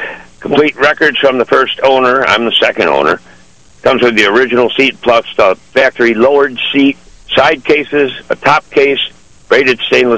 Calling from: Perry, New York, United States; Oh, I'm sorry, Perry.

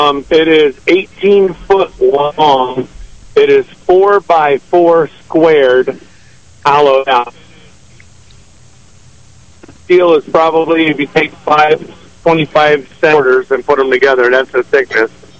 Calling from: Hornell, New York, United States; from Hornell.

